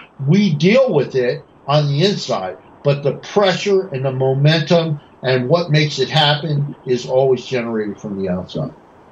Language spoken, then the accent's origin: English; New Jersey, United States; Well, I'm from New Jersey. You know, I'm from North New Jersey. So I think when I grew up in North, we didn't have a mayor that didn't go to jail.